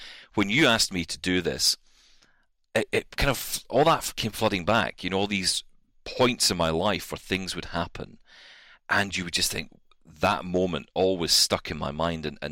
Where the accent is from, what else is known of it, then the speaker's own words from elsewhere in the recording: Glasgow, Scotland, United Kingdom; either growing up in Glasgow or frankly anywhere in the world, your mum and dad might mollycoddle you a little bit.